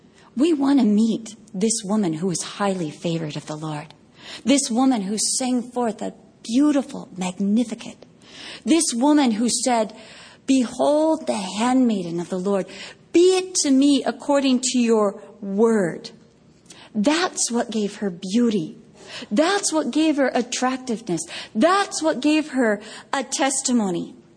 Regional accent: Vista, California, United States; I'm from Vista.

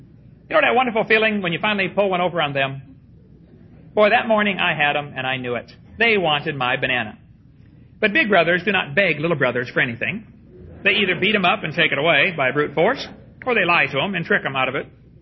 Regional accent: East Peoria, Illinois, United States; born or raised there

